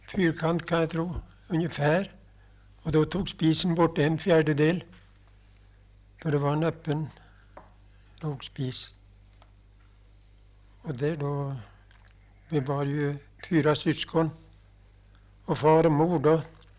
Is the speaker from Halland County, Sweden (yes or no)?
no; Norrbo, Uppsala County, Sweden; Jag är född i Norrbo.